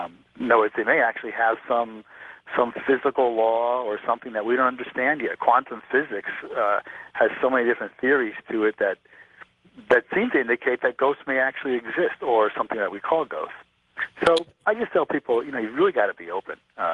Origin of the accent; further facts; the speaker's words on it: Connecticut, United States; I grew up in Connecticut, and that's a place where you couldn't walk 50 yards without stumbling upon some old colonial cemetery